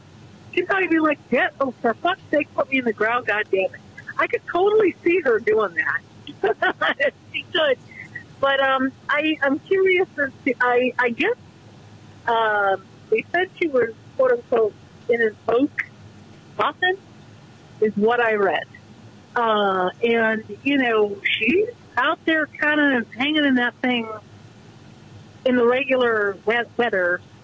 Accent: United States; As an American, we're not supposed to be big on royalty.

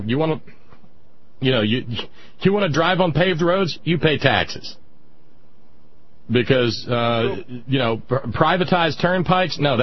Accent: Alabama, United States; I had a buddy a generation ago, and he and I grew up together in Alabama

